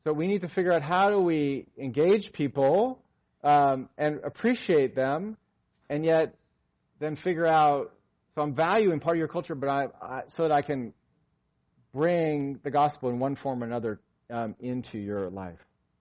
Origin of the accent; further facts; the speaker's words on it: Southern US, United States; Or I'm a Southerner. I was born in the South, and I've grown up here